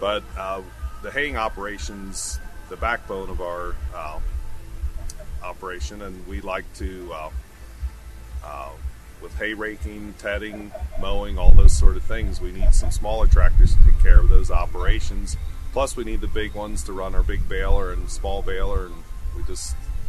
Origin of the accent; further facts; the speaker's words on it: Mooresville, Pennsylvania, United States; I'm from Mooresville, Pennsylvania.